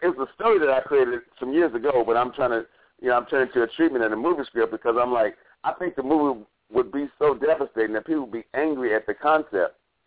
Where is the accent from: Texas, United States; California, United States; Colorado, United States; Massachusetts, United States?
Texas, United States; Yeah, you know, I'm a Texan born and raised, so in Texas they used to hang people a lot, you know.